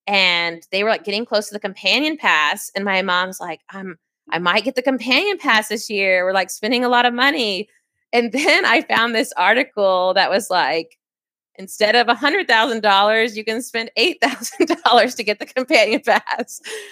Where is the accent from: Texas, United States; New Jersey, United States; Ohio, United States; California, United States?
Texas, United States; Houston; So I am from Houston, Texas. I am a mom and wedding photographer.